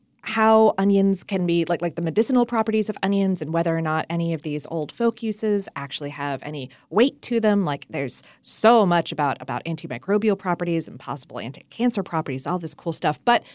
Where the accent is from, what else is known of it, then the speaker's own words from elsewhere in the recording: Ohio, United States; also born or lived in Florida; Yeah, I'm from Ohio and Florida.